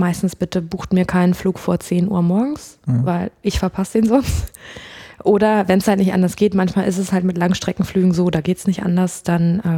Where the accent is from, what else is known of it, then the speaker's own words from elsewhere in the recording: North Rhine-Westphalia, Germany; ich bin am Niederrhein aufgewachsen, es ist nicht so weit vom Ruhrgebiet, deswegen ist so dieses Ruhr naturell schon so ein bisschen in mir drin.